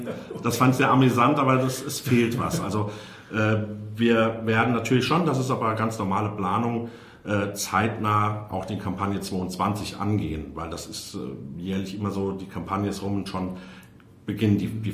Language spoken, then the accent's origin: German; Mainz, Rhineland-Palatinate, Germany; born there; ich bin in Mainz geboren, habe ich Rosenmontag immer frei gehabt